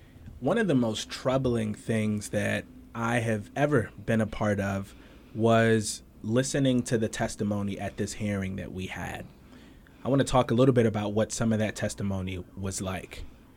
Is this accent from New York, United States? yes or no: yes; Brooklyn, New York, United States; I was born and raised in Central Brooklyn. I am the son of two immigrants. Both of my parents are from Costa Rica